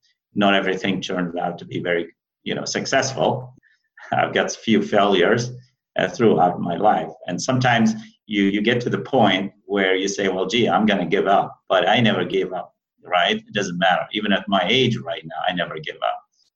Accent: Iraq; English is a second language; also born or lived in Baghdad; I was born in Northern Iraq. And Northern Iraq, we had to escape Northern Iraq because of the war. I was only 5 years old. Then I went to Baghdad.

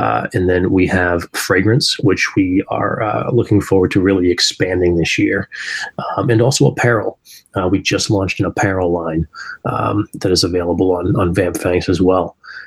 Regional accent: Salem, United States; So it was founded here in Salem, which is my hometown, back in 1993.

